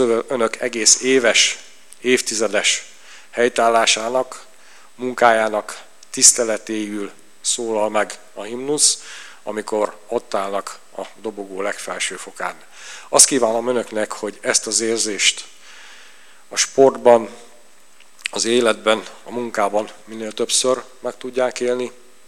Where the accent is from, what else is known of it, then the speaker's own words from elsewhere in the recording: Hungary; magyarként mindig nagy büszkeséggel, örömmel és némi meghatódottsággal tölt el az, hogy hallgathatom a himnuszt